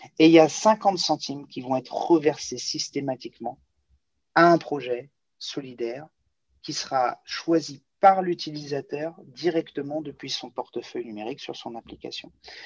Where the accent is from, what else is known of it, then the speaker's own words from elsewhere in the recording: Rueil-Malmaison, Île-de-France, France; parce que je suis de Rueil-Malmaison